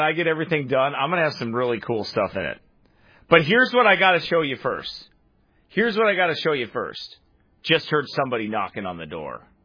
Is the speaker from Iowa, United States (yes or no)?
yes; Iowa, United States; I grew up in Iowa. I grew up in the Midwest.